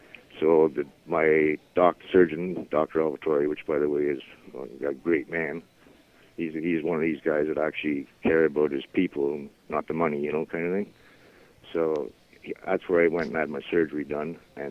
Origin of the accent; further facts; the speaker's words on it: Point Alexander, Ontario, Canada; I was born and raised in Point Alexander, which is like 5 minutes away from Deep River. And then I went to school in Deep River